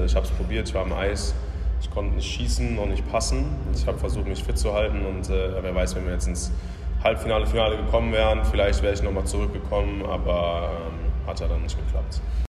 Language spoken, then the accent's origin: German; Cologne, North Rhine-Westphalia, Germany; Natürlich ist das so als Kölner und wenn man aufwächst mit den Haien.